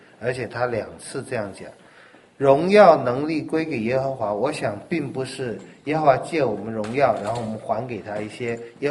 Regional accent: China; 我们中国人还有一些迷信的传统，所以可能还略能懂圣经里的观念

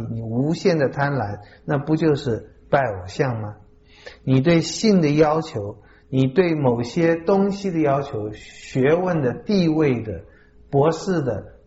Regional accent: China; 对我们中国人而言哈

